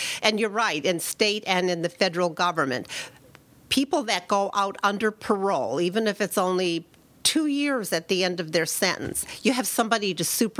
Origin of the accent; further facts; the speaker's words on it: Williamsport, Maryland, United States; I was the first woman in my hometown of Williamsport to be elected to a town council.